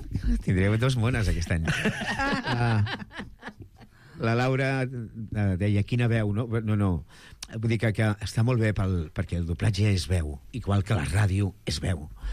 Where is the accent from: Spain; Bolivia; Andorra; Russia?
Spain; Mataró, Catalonia